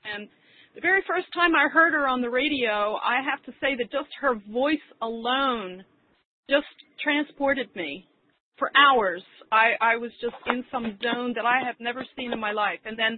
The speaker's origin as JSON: {"language": "English", "region": "Pennsylvania", "country": "United States", "said": "I'm from Pennsylvania. Do you mean me?"}